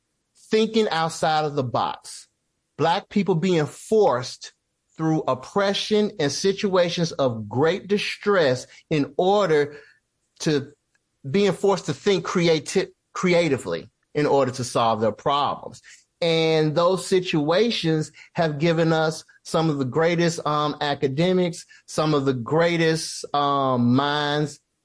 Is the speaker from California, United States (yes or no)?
no; Memphis, Tennessee, United States; Here, I live in Memphis, Tennessee. I was born in Memphis, Tennessee, and this is where I reside.